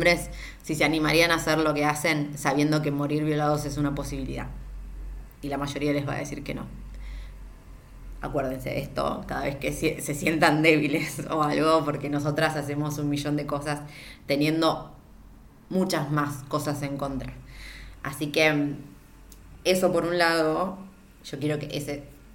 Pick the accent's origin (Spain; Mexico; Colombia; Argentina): Argentina; por lo menos como argentina, a mí nada me garantiza que no me pase nada quedándome acá